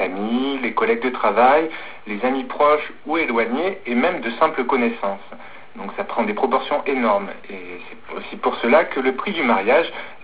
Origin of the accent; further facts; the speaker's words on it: France; c'est quelque chose que j'ai du mal à comprendre en tant que Français